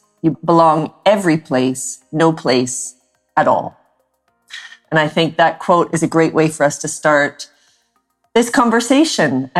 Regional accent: Canada; also born or lived in South Africa / England; now in Brazil; I was born in South Africa, grew up in Canada, also British, lived in England, and then I found myself in Brazil.

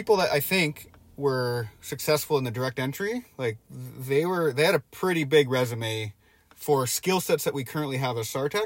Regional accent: Trenton, Ontario, Canada; born there; I was born in Trenton.

